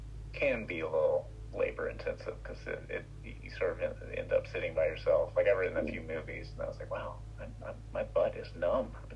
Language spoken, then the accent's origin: English; North Carolina, United States; I grew up in North Carolina, so it was, there was not where I grew up and where I performed, it wasn't so much redneck